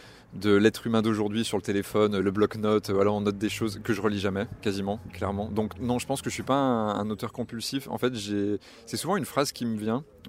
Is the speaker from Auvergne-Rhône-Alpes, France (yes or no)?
yes; Lyon, Auvergne-Rhône-Alpes, France; Alors, je viens de Lyon.